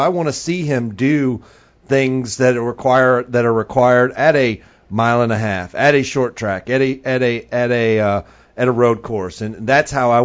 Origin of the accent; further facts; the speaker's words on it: Michigan, United States; I grew up 30 minutes outside of the Irish Hills, outside of MIS.